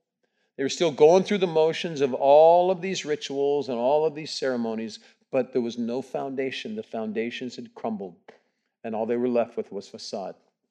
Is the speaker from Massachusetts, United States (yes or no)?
no; Cincinnati, Ohio, United States; Randy right there and I grew up in Cincinnati.